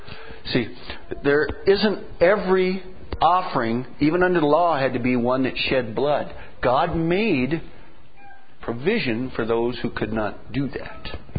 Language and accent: English; Ireland; So, by the way, I can say that because I'm Irish.